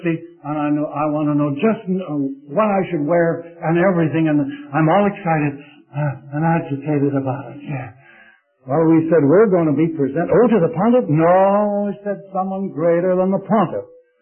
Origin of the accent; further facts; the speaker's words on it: Chicago, Illinois, United States; my dear father watched me drive a nail one day in Chicago. I was born and reared in Chicago.